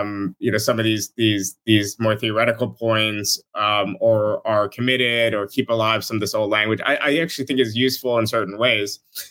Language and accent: English; United States; not politics as we've known it growing up in the United States.